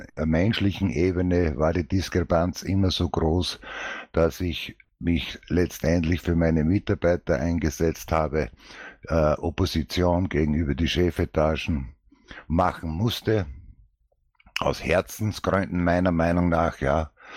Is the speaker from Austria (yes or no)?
yes; Upper Austria, Austria; ich bin hier in Oberösterreich geboren, im Hausruckwinkel, und bin in der Natur aufgewachsen, 5, also 6 Misthaufen sozusagen in voller Freiheit in der Natur.